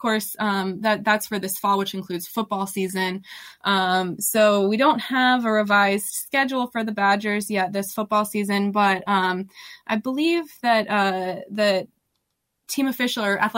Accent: Florida, United States; I'm from Northeast Florida, so the Jacksonville Jaguars said they're going to do 25% capacity

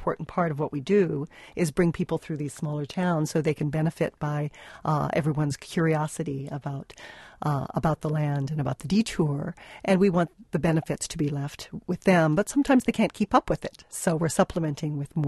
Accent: Chicago, Illinois, United States; now in Wisconsin, United States; Well, we came from Chicago, and it's very flat, and I think I did not realize how beautiful Wisconsin was.

